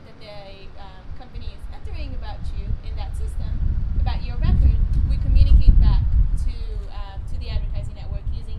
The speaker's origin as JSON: {"language": "English", "region": "New York", "country": "United States", "lives_now": "Seattle, United States", "said": "New York."}